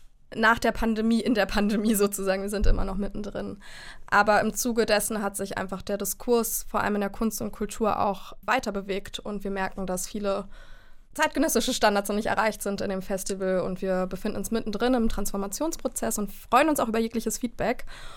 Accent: Berlin, Germany; ich bin gebürtige Berlinerin und habe den Hauptteil meiner Schulzeit in Neukölln verbracht, im Kölner Kiez.

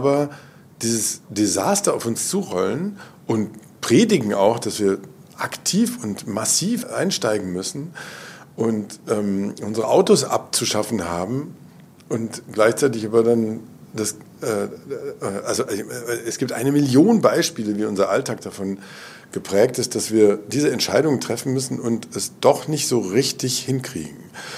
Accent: Berlin, Germany; nämlich Berlin, die ja meine Stadt ist und auch meine Heimat und der Ort, an dem ich eigentlich immer sein will

